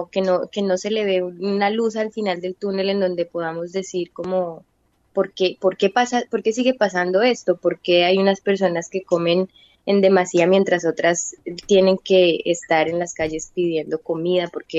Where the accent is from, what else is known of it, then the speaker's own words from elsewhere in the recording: Colombia; la realidad es que yo soy una mujer colombiana y siendo colombiana tengo una carga histórica y política que invade mi cuerpo